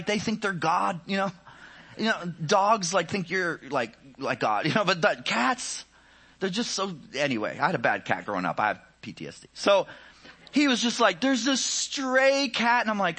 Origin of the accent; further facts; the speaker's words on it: New Jersey, United States; I know you guys think I'm from the South. I'm actually from New Jersey. So like down there, they call me a Yankee.